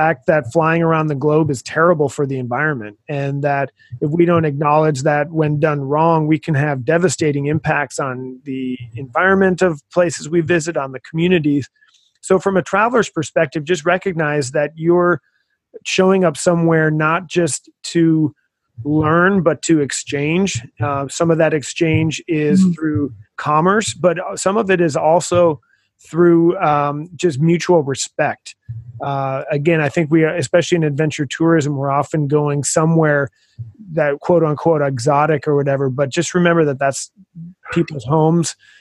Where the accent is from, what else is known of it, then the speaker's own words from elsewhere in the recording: Minnesota, United States; one of my favorite parts of the world is my home state of Minnesota.